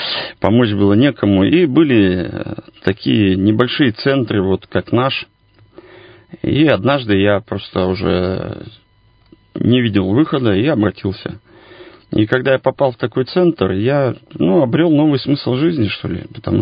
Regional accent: Kemerovo, Kemerovo Oblast, Russia; now in Irkutsk, Russia; Вообще я из Кемеровской области, сам я из города Кемерово.

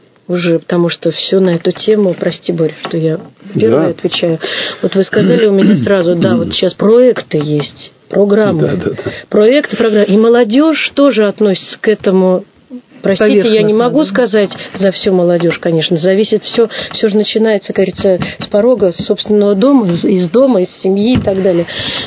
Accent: Rzhev, Tver Oblast, Russia; Я родилась в Ржеве, среднюю школу закончила.

